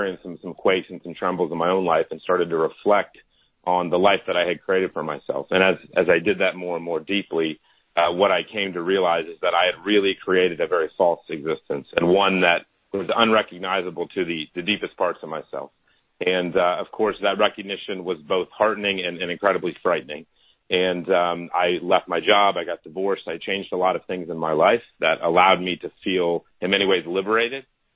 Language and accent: English; Dallas, Texas, United States; So I grew up in Dallas, Texas.